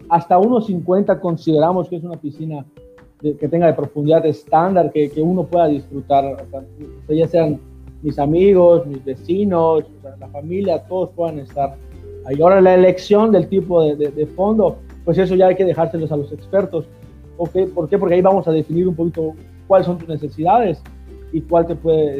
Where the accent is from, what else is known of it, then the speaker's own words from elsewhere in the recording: Yucatán, Mexico; Realmente nosotros como yucatecos, o la gran mayoría